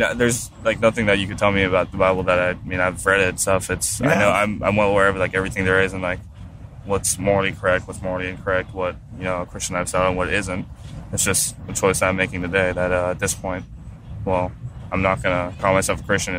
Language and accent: English; France; I was raised in France. I wasn't raised a Christian